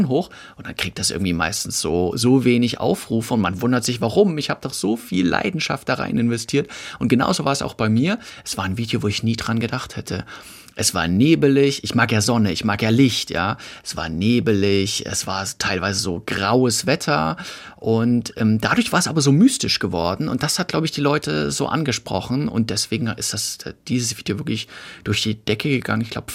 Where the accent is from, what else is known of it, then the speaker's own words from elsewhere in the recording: Saxony, Germany; die sächsische und böhmische Schweiz, also über das Elbsandsteingebirge, also mein Home-Territorium quasi, mein Heimat-Territorium.